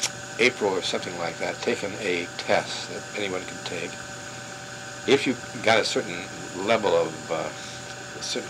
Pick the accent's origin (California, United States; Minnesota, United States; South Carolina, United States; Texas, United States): Minnesota, United States; Dassel; I was from Dassel and didn't drink, but I'd gone to a movie, which we hadn't done in Dassel either.